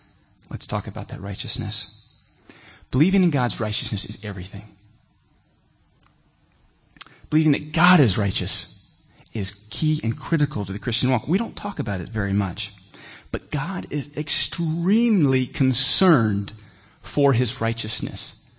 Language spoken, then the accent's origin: English; South Carolina, United States; In the deep south where I'm from, in South Carolina, I've hidden my accent that you might understand me.